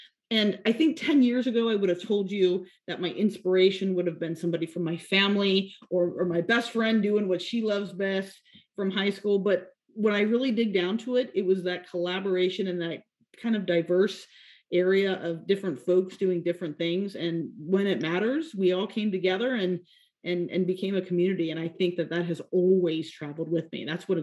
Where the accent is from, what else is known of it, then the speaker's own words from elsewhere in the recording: Nevada, United States; And so I am originally from Nevada, and I grew up in a very small area where there was an elementary school, there was a high school, and that was it.